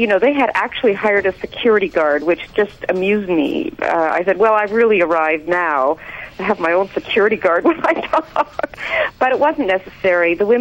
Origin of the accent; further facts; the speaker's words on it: Quebec, Canada; now in Montreal, Canada; One correction, I'm from Quebec, actually.